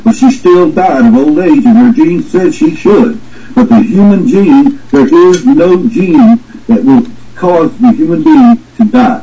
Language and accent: English; the South, United States; When I was a kid, I was born and raised in the South, deep South.